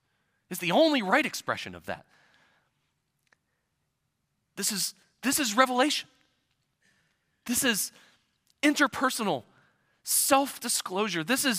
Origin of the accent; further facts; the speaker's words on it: Ohio, United States; She was from Mississippi. I was from Ohio. Two worlds colliding.